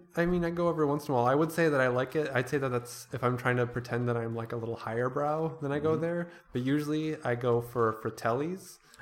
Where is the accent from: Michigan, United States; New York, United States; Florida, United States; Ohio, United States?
Michigan, United States; Wyoming; Yeah, they used to have one in Studio 28. I grew up in Wyoming.